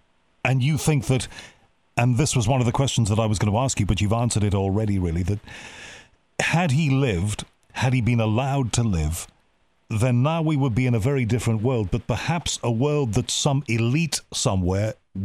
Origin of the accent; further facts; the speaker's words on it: Liverpool, North West England, United Kingdom; Because, of course … I'm from Liverpool too, so I revere